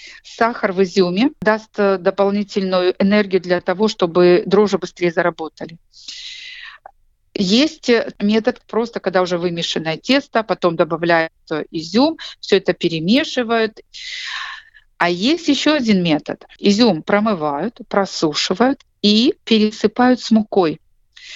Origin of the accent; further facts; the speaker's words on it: Ukraine; Russian is a second language; Я с Украины, и пасхальный хлеб мы называем «Пасха», не «кулич».